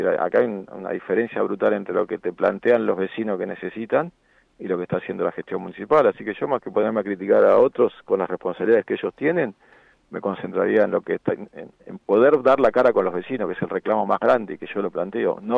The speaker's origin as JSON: {"language": "Spanish", "country": "Argentina", "said": "porque por suerte somos Argentina y siempre nos sale algo de ganas de salir adelante."}